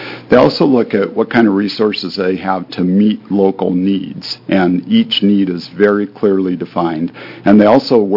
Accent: Keizer, Oregon, United States; I'm actually not from Polk County. I'm from Kaiser

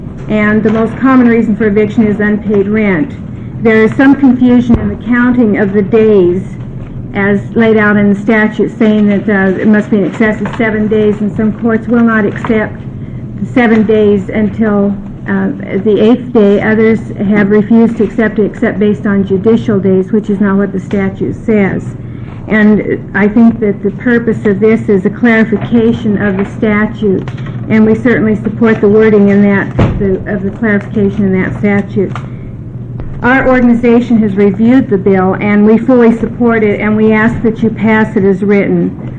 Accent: Eugene, Oregon, United States; I'm from Eugene, Oregon

